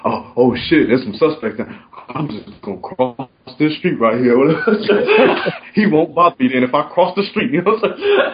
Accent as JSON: {"language": "English", "town": "Compton", "region": "California", "country": "United States", "tie": "born or raised there", "said": "I don't know if it's the growing up in Compton thing or whatever and shit, and that you didn't want to look like a bitch."}